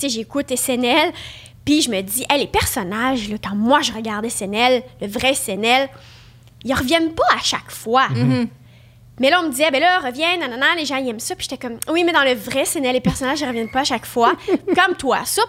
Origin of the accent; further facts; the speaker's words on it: Ontario, Canada; Puis en plus, moi, je viens de l'Ontario. Alors, on m'a jamais entendu parler comme ça, comme je te parle là, même si je sais que je suis ancienne, j'ai quand même un accent, puis j'utilise quand même un vocabulaire des fois plus anglo